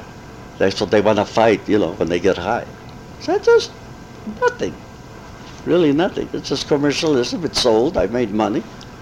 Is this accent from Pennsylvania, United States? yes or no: no; El Paso, Texas, United States; And then I was from El Paso, you know, so I wrote some lyrics and some melodic line.